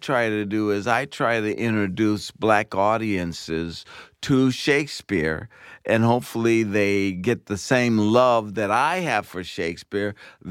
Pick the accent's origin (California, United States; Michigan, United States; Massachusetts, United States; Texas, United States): California, United States; Oakland; I was 14 years old. I'm from Oakland. I don't know if you know that. I'm from the Bay Area.